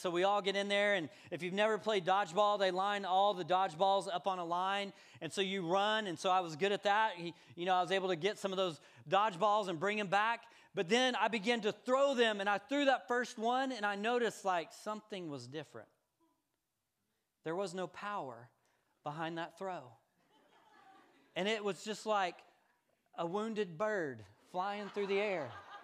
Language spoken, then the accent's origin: English; Woodward, Oklahoma, United States; in my setting in northwestern Oklahoma, where I grew up in Woodward, I was told and it was communicated to me that I could become anything that I wanted to be.